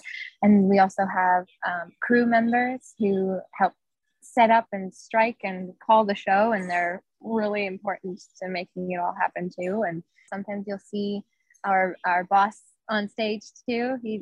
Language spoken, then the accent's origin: English; Dartmouth, Nova Scotia, Canada; I am from Dartmouth, Nova Scotia. I actually grew up on the Eastern Shore and head of Chesicook and in Dartmouth.